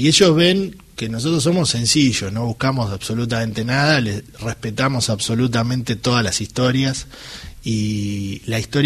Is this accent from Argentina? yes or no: yes; Argentina